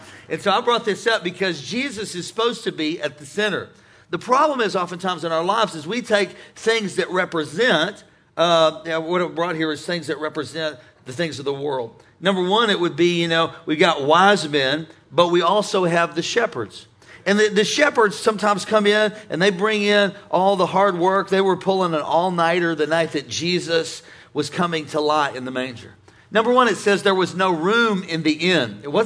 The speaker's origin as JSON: {"language": "English", "town": "St. Louis", "region": "Missouri", "country": "United States", "said": "Of course, I'm from St. Louis, so we know 70% of our church in St. Louis is Catholic and Lutheran."}